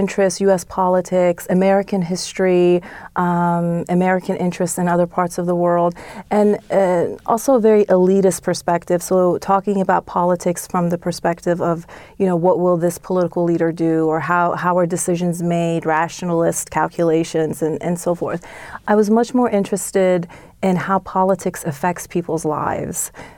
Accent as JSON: {"language": "English", "town": "Tehran", "region": "Tehran Province", "country": "Iran", "tie": "born or raised there", "said": "I was born in Iran right after the 1979 revolution, and I was born actually in Tehran, and we lived there until the end of the war. My family, though, is originally from southern Iran, and to be more exact, they're from Masjid Suleiman"}